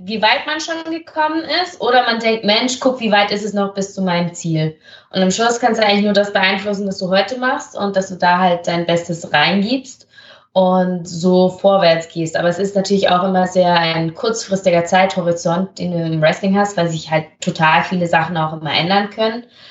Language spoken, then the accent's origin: German; Switzerland; Ja, ich spreche Schweizerdeutsch, ich bin ja Schweizerin, ich spreche Hochdeutsch, Englisch, Spanisch, Französisch und ich lerne auch Italienisch